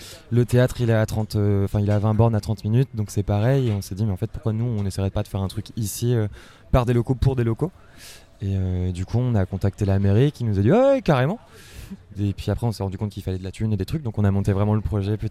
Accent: Montoire, Centre-Val de Loire, France; moi je suis originaire de Montoire, j'étais au collège, parce que là on est du coup dans un bar à Montoire, et j'étais au collège juste en face, dans la diagonale, à 2 minutes à pied. Et j'ai fait ma maternelle jusqu'au collège à Montoire.

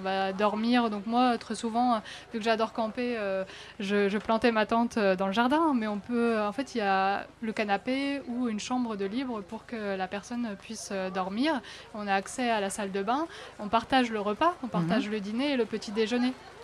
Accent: Lion-en-Sullias, Centre-Val de Loire, France; je suis rentrée dans mon village à Lyon-Sullias, donc juste après Sully-sur-Loire, à vélo.

